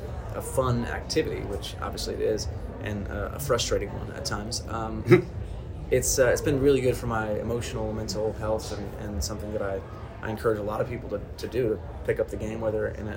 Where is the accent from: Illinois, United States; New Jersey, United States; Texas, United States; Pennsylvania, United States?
New Jersey, United States; We had a family friend who worked at a golf course near where I grew up in Jersey.